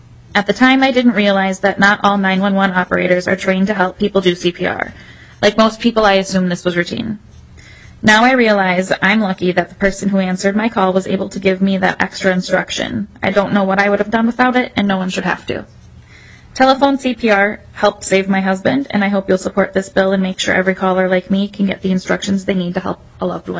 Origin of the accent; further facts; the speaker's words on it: West St. Paul, Minnesota, United States; Mr. Chair and members of the committee … I am from West St. Paul.